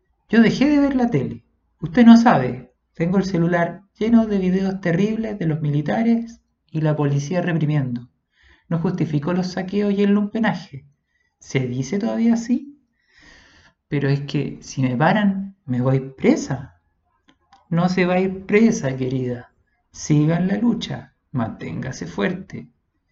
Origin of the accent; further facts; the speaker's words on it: Uruguay; now in Chile; Soy de Uruguay, vecino, y aquí estoy.